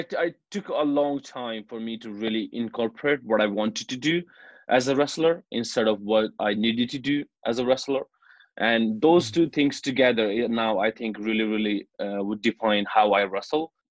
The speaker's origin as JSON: {"language": "English", "country": "India", "said": "because I'm from India"}